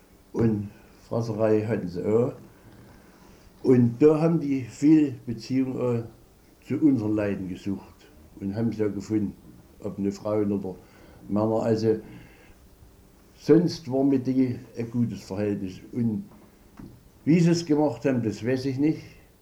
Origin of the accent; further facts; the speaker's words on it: Italy; Ich war Italiener.